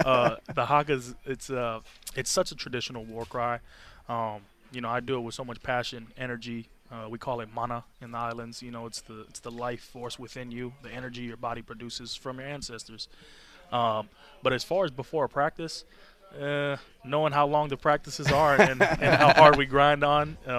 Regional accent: Hawaii, United States; just because growing up in Hawaii, I mean

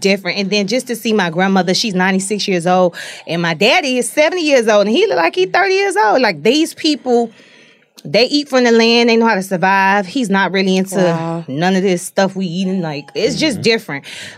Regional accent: Cape Coast, Central Region, Ghana; Yeah, we're off of Accra. I'm a Fonte. My tribe is Fonte. I'm Cape Coast.

